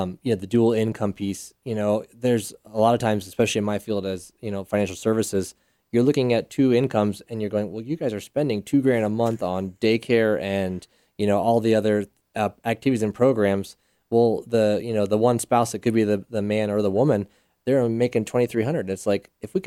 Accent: Colorado Springs, Colorado, United States; Born and raised here in Colorado Springs. I grew up in the Village 7 area. I own a house by UCCS in the Cragmore neighborhood, and taught. I graduated from D11 schools.

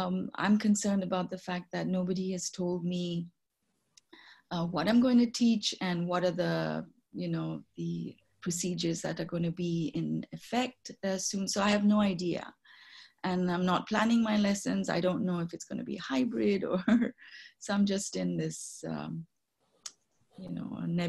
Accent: Whitby, Ontario, Canada; Okay, I'm from Whitby, Canada.

